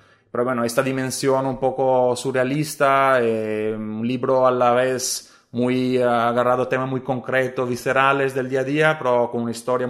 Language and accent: Spanish; Italy; accent: Italian; first language Italian; Spanish is a second language; Bueno, tres, digamos. L'italiano, evidentemente, inglés, siempre con mi acento italiano, pero el castellano.